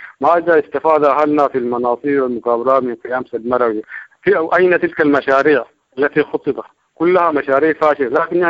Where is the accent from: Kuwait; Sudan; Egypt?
Sudan; أنا أولا كإنسان سوداني